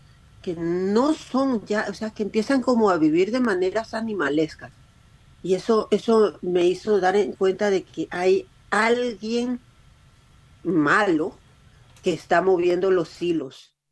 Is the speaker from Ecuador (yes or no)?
yes; Ecuador; moved away as an adult; Aquí ya había dejado toda mi familia en Ecuador, solo me vine con mi esposo y mi hijita.